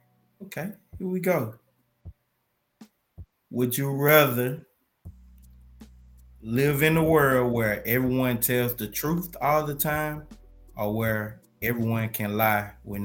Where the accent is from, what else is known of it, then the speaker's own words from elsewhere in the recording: Mansfield, Louisiana, United States; No, I'm from Mansfield, Louisiana.